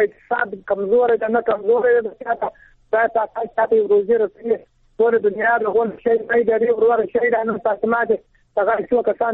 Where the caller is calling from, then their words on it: Nangarhar, Afghanistan; زه په ننګرهار کې یم، د سید کرم ولسوالۍ.